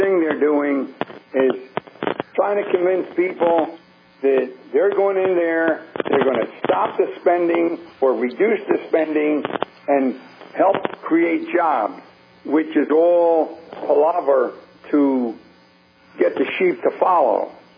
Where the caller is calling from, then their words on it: Philadelphia, Pennsylvania, United States; Calling from Philadelphia.